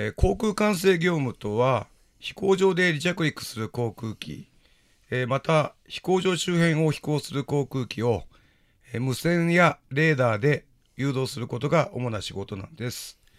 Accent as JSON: {"language": "Japanese", "region": "Kochi", "country": "Japan", "lives_now": "Okinawa, Japan", "said": "出身は高知県安芸郡です。沖縄勤務も広報配置も初めてで"}